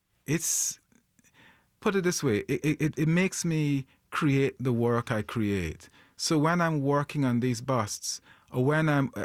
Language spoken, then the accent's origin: English; Guyana; also born or lived in Edinburgh; So I grew up in Guyana, and I arrived in Guyana as a very young boy from Edinburgh.